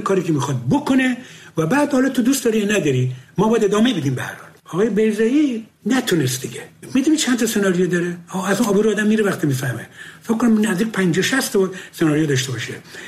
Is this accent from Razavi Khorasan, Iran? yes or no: no; Abadan, Khuzestan, Iran; من بچه آبادانم، آبادان نزدیک تیارا و میارا اینا بر بیرون بود،